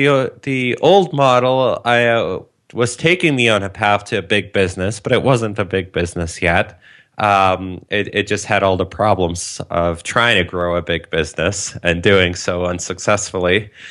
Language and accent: English; Waterloo, Ontario, Canada; I grew up in Waterloo, Ontario, which is basically Canada's little miniature Silicon Valley. That's where all the startups are and a ton of innovation.